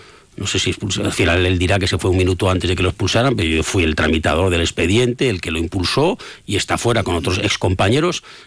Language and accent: Spanish; Navarre, Spain; Yo soy de Navarra y sé sufrir lo que es Bildu